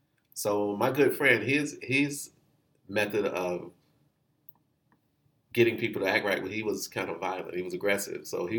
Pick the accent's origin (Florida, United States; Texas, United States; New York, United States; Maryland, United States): Florida, United States; So I'm from Florida. I grew up sand and beaches.